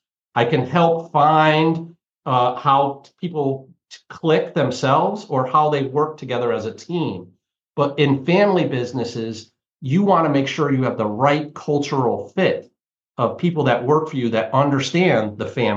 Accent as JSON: {"language": "English", "region": "Connecticut", "country": "United States", "said": "And I call it the New England Center because I'm from Connecticut, right? So I'm from the New England area."}